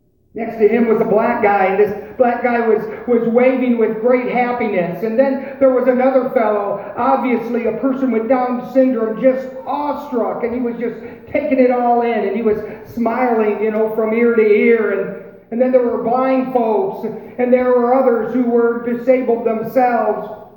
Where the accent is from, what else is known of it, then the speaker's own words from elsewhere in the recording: Brighton, Michigan, United States; it was in my hometown of Brighton, Michigan, and it also was a 4th of July celebration.